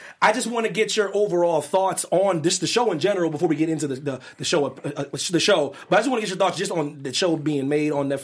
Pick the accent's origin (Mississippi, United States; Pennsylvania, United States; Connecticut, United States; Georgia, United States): Pennsylvania, United States; I'm Pennsylvania, man.